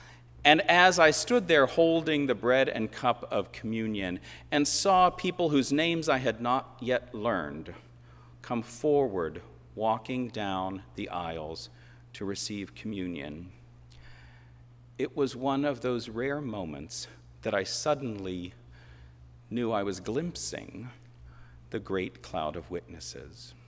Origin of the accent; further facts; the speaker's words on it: Northeast, United States; I was from the Northeast and we were much more restrained about such things.